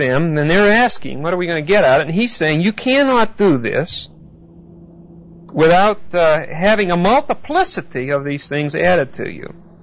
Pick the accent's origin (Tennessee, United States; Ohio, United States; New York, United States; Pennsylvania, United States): Pennsylvania, United States; Pittsburgh; Catherine Kuhlman got her start, or whatever it is, in Pittsburgh, my hometown.